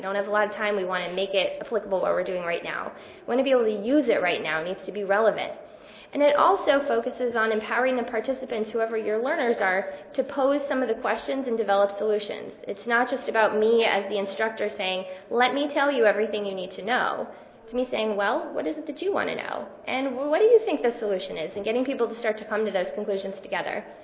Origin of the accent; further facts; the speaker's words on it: Atlanta, Georgia, United States; I'm from Atlanta, so we cook a lot of collard greens in Atlanta